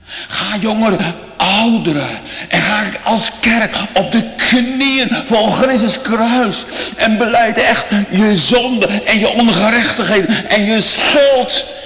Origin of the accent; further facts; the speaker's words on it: Urk, Flevoland, Netherlands; ik ben geboren op Urk en getogen. En ik ben er ook echt wedergeboren geworden